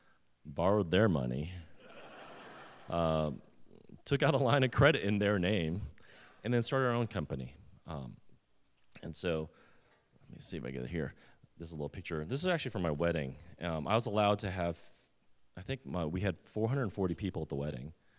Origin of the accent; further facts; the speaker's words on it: Sunnyvale, California, United States; also born or lived in Mountain View / San Jose / Los Altos Hills; now in Cupertino, United States; I was born in Mountain View. I grew up and lived in Sunnyvale, San Jose, Los Altos Hills. And recently, the last 19 years, I've been in Cupertino.